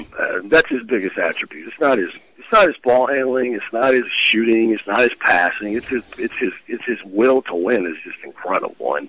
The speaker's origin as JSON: {"language": "English", "region": "Iowa", "country": "United States", "said": "I'm not from Missouri, but I'm from Iowa."}